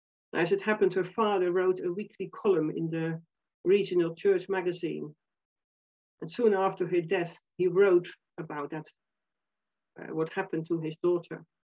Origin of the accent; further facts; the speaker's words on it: Netherlands; when I was a teenager, when I was growing up in the Netherlands.